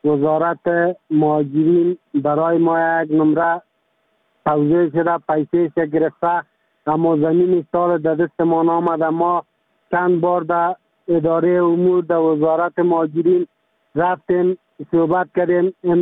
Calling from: Kabul, Afghanistan; also born or lived in Pakistan; از کابل صحبت میکنم. مدت 15 سال میشه لالا ما از پاکستان آمدیم به افغانستان

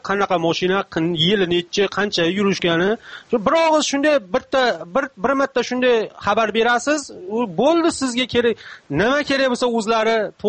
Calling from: Stockholm, Stockholm County, Sweden; Shvetsiya, Stokgolmdan men.

